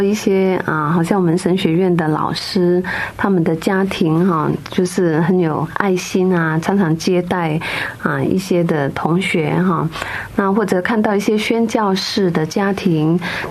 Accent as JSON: {"language": "Chinese", "country": "Philippines", "tie": "born or raised there", "also_born_or_lived": "Hong Kong", "said": "我是在菲律宾出生，小时候有大概7年的时间在香港读书，住在那边，然后后来又移民到菲律宾，长期居留在那里。"}